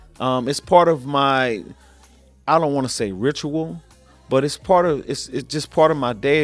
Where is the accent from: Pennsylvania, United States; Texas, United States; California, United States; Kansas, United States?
California, United States; I'm from Southern California.